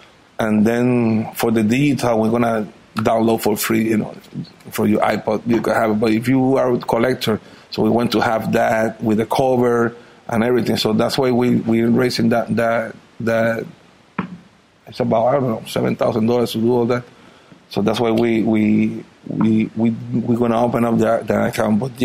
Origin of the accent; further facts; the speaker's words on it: Puerto Rico; English is a second language; I was born and raised in Puerto Rico.